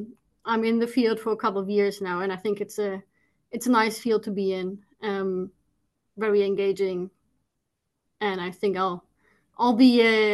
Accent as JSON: {"language": "English", "country": "Germany", "tie": "born or raised there", "moved": "as an adult", "lives_now": "Netherlands", "said": "I'm born and raised in Germany"}